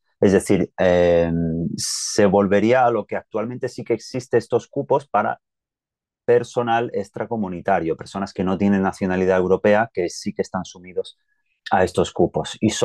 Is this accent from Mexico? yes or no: no; Spain; now in Switzerland; al final la mayoría venimos de España